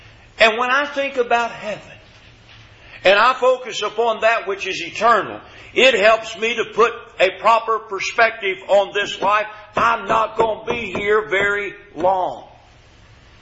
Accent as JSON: {"language": "English", "town": "Louisville", "region": "Kentucky", "country": "United States", "tie": "born or raised there", "said": "You know, I was raised in Louisville, Kentucky. And I can remember as a young man growing up in Louisville"}